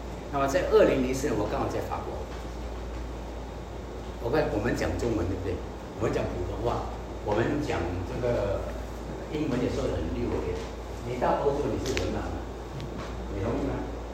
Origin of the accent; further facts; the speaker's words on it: Kuala Lumpur, Federal Territory of Kuala Lumpur, Malaysia; 我来自差不多 KL 的这个地方，吉隆坡的这个地方